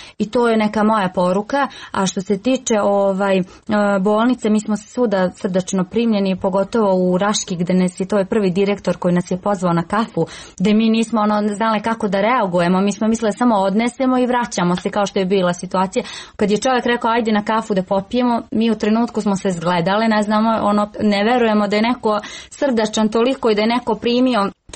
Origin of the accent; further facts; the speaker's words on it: Novi Pazar, Serbia; kod nas u Novom Pazaru kaže se koliko ti je nafake